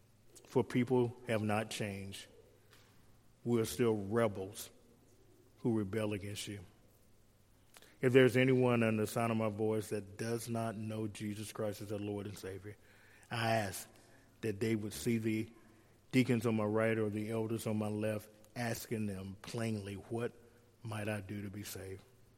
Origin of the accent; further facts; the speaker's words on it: Atlanta, Georgia, United States; I'm from Atlanta and brought up in a traditional, typical black neighborhood in Atlanta, which would be like all black, okay? I mean, just all black.